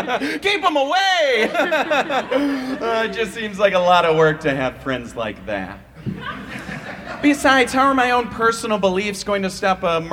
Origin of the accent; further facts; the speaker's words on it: Iowa, United States; I'm originally from Iowa, you know, the funniest state in the union.